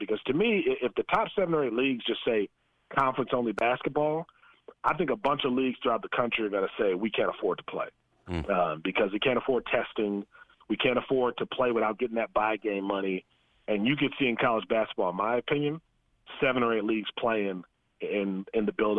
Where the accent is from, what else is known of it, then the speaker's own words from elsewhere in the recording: Milwaukee, Wisconsin, United States; It's the Bucks. I mean, I'm from Milwaukee.